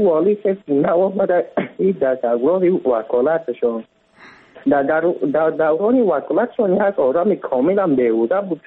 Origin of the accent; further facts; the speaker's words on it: Fayzabad, Badakhshan, Afghanistan; از انشاری فیضآباد از بدخشان هستم جناب